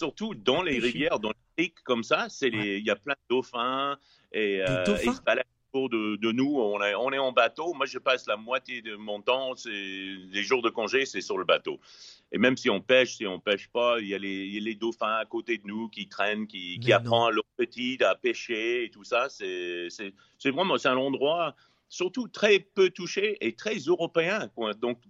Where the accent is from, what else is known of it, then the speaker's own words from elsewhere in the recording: Los Angeles, California, United States; Je dis bah vous savez, le trafic, moi je viens de Los Angeles, c'est pas du tout pareil.